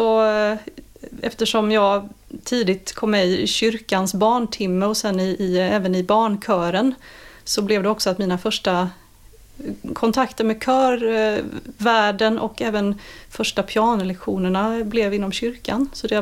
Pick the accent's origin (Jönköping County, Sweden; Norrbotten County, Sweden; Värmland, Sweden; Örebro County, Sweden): Jönköping County, Sweden; Jönköping; Ja, precis. Jag kommer från Jönköping.